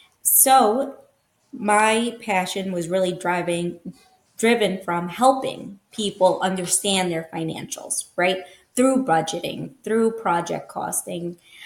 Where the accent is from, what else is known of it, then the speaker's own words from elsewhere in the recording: Ecuador; now in Long Island, United States; I'm Hispanic. I'm from Ecuador.